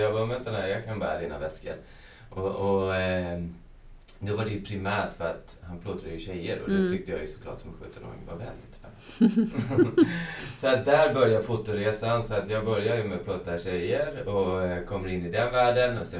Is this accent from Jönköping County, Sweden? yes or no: no; Hässleholm, Skåne, Sweden; Jag är från Hässleholm